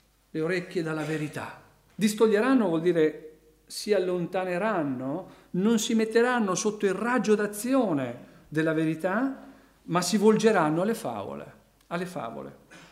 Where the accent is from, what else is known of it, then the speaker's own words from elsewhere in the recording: Narni, Umbria, Italy; ma è il mio paese, perché Narni si chiamava Narnia al tempo dei Romani, e poi dopo è cambiato successivamente in Narni, una città antichissima che c'era prima di Roma